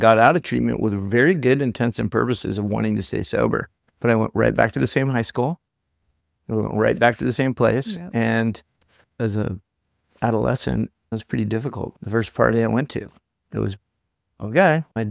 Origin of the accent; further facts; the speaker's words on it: San Diego, California, United States; And I grew up here in San Diego, and I'm a little older, a little longer in the tooth.